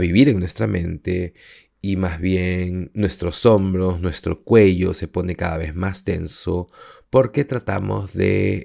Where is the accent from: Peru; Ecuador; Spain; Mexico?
Peru; sobre todo en donde crecí, en el Perú.